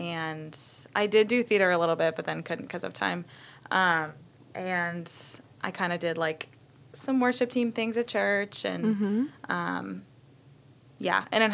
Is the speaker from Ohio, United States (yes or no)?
yes; Rootstown, Ohio, United States; also born or lived in Akron; Yeah, so I was born there, here, and then lived in Rootstown growing